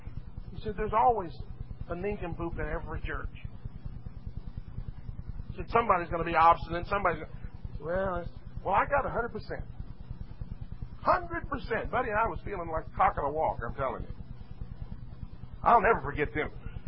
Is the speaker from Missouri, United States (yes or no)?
yes; Kansas City, Missouri, United States; born there; I was born in Kansas City. Some of you know that.